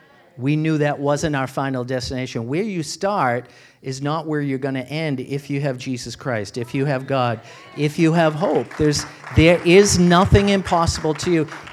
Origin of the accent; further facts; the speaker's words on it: Braintree, Massachusetts, United States; I remember I grew up in Braintree, you guys, and when I was in high school, I was a musician, and we rented some rehearsal space in Brockton.